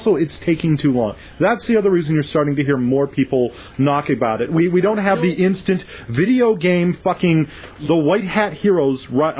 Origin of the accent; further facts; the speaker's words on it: New York, United States; Matter of fact, I used to be an American. I was brought up in New York, and after Rwanda, I gave up any claim to having ever been an American.